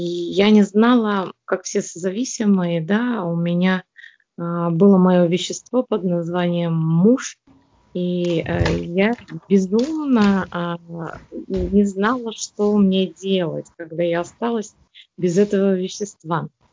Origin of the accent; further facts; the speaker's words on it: Kemerovo Oblast, Russia; я с Кузбасса.